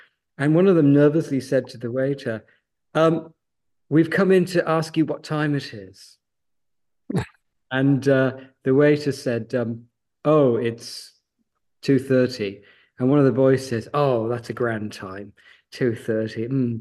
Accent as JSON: {"language": "English", "town": "Ruthin", "region": "Wales", "country": "United Kingdom", "tie": "born or raised there", "said": "I'm from a village in Wales, North Wales, called Rhythyn, and in Clwyd. And I grew up there, you know, and it was a different type of childhood than today."}